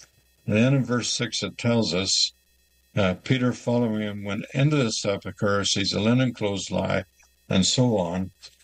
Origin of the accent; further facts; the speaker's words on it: Ireland; I never knew this as a lad growing up in Ireland